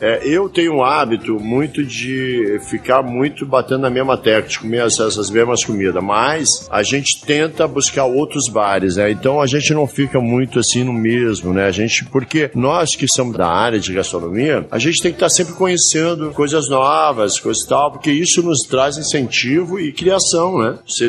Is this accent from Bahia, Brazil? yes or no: no; Rio Grande do Sul, Brazil; now in Rio de Janeiro, Brazil; foi o primeiro lugar que eu morei quando cheguei no Rio há 20 e poucos anos atrás, né? Eu sou do Rio Grande do Sul.